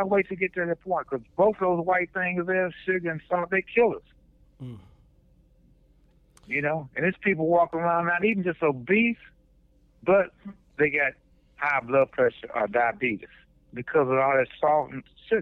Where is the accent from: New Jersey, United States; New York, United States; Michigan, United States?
Michigan, United States; Detroit; but the only reason I said that is because I'm from Detroit.